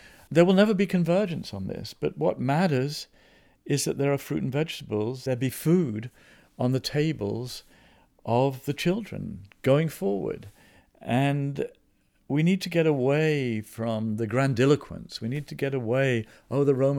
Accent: South Africa; growing up in South Africa

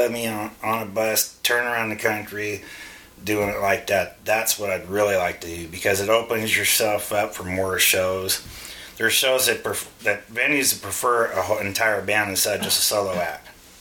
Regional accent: Port Hueneme, California, United States; I'd raised up Southern California Navy town out in Port Hueneme. It's in Ventura County. And I went to school ther

